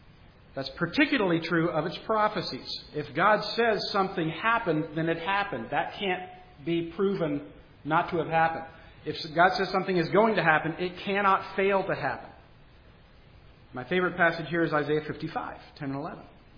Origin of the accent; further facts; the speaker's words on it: Charleston, South Carolina, United States; I grew up Catholic in Charleston, South Carolina. In fact, I was an altar boy.